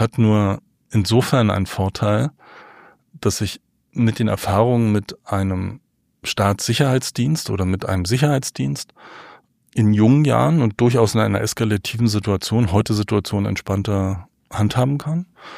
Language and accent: German; East Germany, Germany; ich bin Ossi, ich bin auf der Straße sozialisiert.